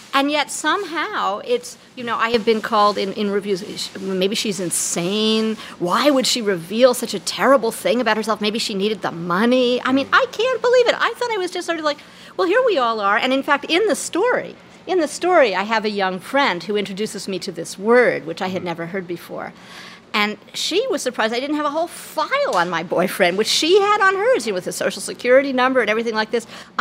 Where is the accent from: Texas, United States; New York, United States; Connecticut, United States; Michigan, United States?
New York, United States; The basic reason I never learned to drive was I'm a New Yorker.